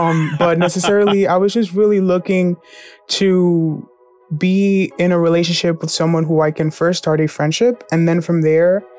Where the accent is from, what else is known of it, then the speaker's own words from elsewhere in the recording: New Jersey, United States; My hometown is New Jersey, and my profession is I'm an arts educator.